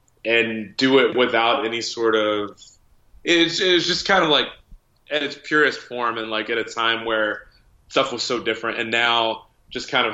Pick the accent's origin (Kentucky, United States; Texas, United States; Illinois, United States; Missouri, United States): Illinois, United States; Chicago; But, yeah, I feel like growing up in Chicago, you know, it almost has to be your favorite player during that era.